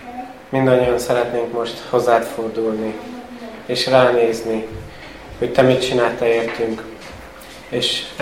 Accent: Sweden; born there; Hungarian is a second language; igazán nem vagyok magyar eredetileg. Anyukám az. Kint születtem Svédországban, és ezért kérem a megértést.

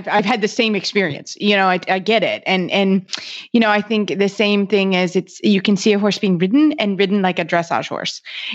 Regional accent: Kentucky, United States; obviously I'm from Kentucky, right?

